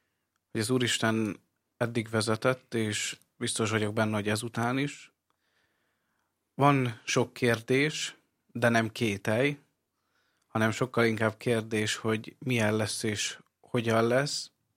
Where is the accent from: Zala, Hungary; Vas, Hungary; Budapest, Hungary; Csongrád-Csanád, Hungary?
Vas, Hungary; Egyházasrádóc; also born or lived in Körmend; én egyházos Rádócon nőttem föl, ez Körmend melletti település, és tulajdonképpen én Körmenden születtem a kórházba